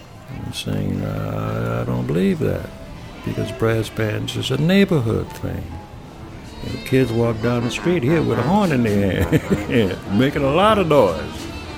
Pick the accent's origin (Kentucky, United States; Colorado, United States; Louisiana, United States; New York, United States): Louisiana, United States; New Orleans; Born and raised in New Orleans. I've been a musician most of my life.